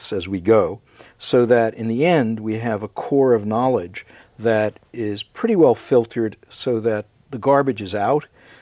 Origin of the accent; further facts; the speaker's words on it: United States; now in Canada; I originally came from the United States to Canada. I've learned all that stuff. So now I'm a Canadian nationalist, but I'm not an extreme nationalist.